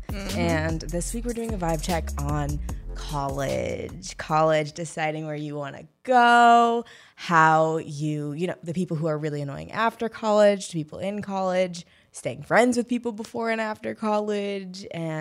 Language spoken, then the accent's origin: English; St. Louis, Missouri, United States; And I'm from St. Louis, which at the time was like a very, you know, racially, like there was a lot of issues happening in St. Louis.